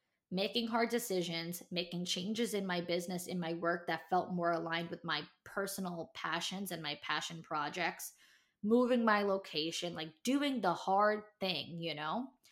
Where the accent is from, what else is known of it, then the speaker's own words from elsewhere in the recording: Staten Island, New York, United States; You know, I'm from Staten Island. I live in Staten Island now